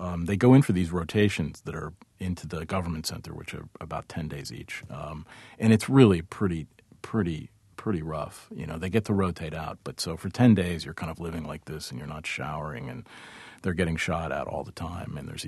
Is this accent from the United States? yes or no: yes; United States; as an American reporter, I can't walk out into the neighborhood and ask around safely.